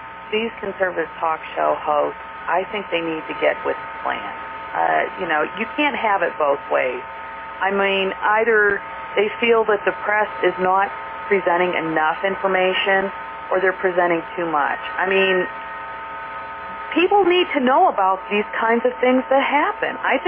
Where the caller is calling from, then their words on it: Columbus, Ohio, United States; Hi, Kevin. … from Columbus.